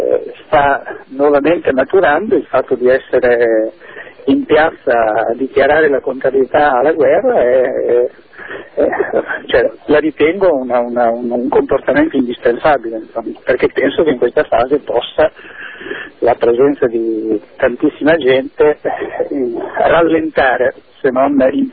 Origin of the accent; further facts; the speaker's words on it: Livorno, Tuscany, Italy; Da Livorno.